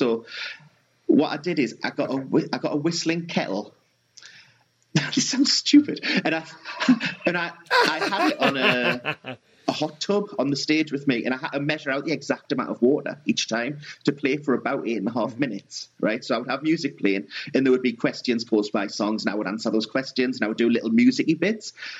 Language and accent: English; North East England, United Kingdom; We're both from South Tyneside as well, which I think is similar.